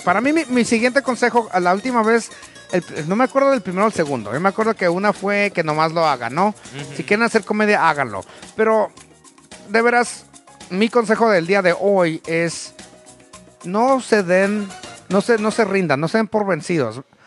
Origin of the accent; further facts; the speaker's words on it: Mexico; Yo soy el mexicano medicinal.